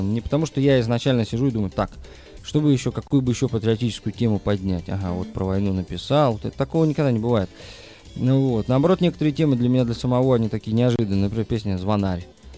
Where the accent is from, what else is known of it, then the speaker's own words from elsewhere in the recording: Saint Petersburg, Russia; То есть никто даже не думает, что я коренной ленинградец.